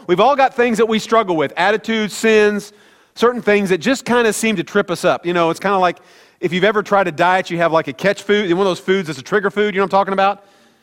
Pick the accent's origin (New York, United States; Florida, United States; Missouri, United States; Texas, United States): Missouri, United States; Kansas City; I'm from the Midwest, from Kansas City, that's what we like, okay?